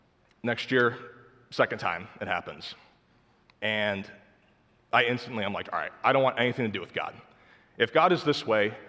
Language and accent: English; New York, United States; I'm from New York. Yeah, so being from New York, I believe in being real and raw with people.